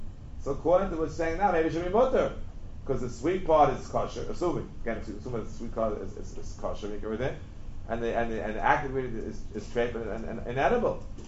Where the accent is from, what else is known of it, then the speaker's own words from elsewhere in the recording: Brooklyn, New York, United States; When I was a kid, as a young boy growing up in Brooklyn, I was a pack-a-day man.